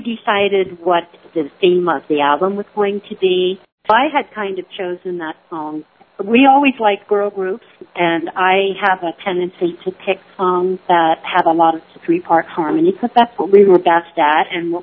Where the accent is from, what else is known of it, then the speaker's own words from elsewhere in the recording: Denver, Colorado, United States; I'm from Denver, Colorado.